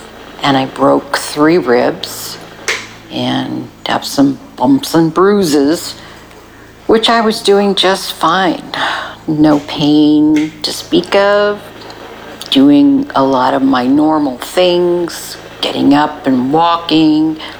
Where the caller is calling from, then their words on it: California, United States; I'm calling from Southern California. To be exact, I'm calling from a hospital bed.